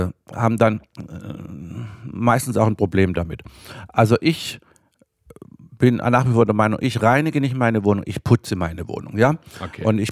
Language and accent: German; Baden-Württemberg, Germany; Meine Eltern hatten ja ein Gasthaus und wie gesagt, Baden-Württemberg, damals war alles sehr auf Sauberkeit bedacht und deshalb bin ich auch schon so groß geworden.